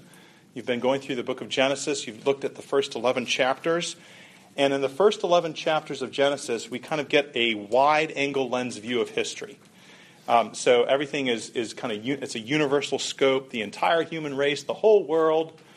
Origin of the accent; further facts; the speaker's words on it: Ghana; also born or lived in Côte d'Ivoire; Some of you know that I grew up in Africa. My parents were missionaries. I grew up in Ghana and also in Côte d'Ivoire. I went to a conservative Christian boarding school in Côte d'Ivoire.